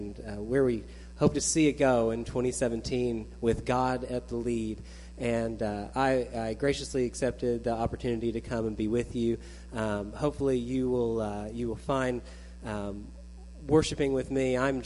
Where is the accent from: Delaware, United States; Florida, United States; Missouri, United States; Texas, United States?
Missouri, United States; Nixa; I grew up here in Nixa, so I've been around here for a long time. I probably know many of you, or many of you might know my family.